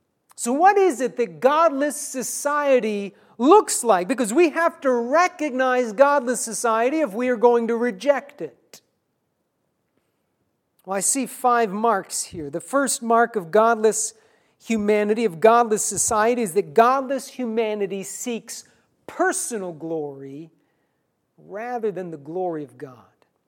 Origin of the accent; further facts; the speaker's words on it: Cleveland, Ohio, United States; I grew up around Cleveland, Ohio, and so I paid attention to the Cleveland Indians growing up.